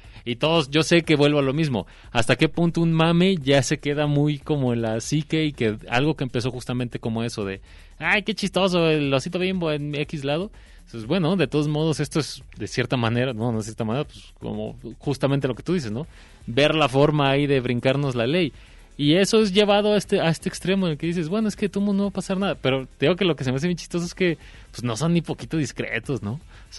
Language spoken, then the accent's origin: Spanish; Mexico